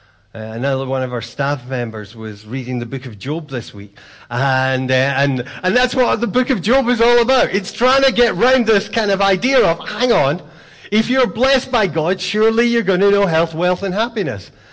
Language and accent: English; Scotland, United Kingdom; sometimes being Scottish, a lot of advantages, but sometimes it has a series of disadvantages.